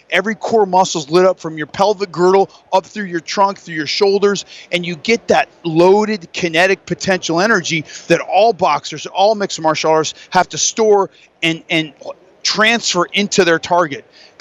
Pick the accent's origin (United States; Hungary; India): United States; Denver, Colorado; I'm from Denver.